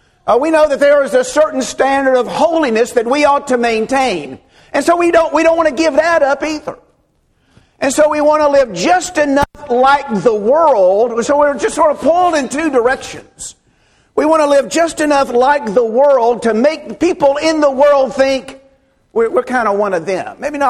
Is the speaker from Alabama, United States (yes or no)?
yes; Birmingham, Alabama, United States; also born or lived in Florence, United States; I was born in Florence and in 1957. It's been that long ago. Well, the next year, we moved to Birmingham, and Daddy started preaching at Pleasant Grove, just right over here in the Birmingham area.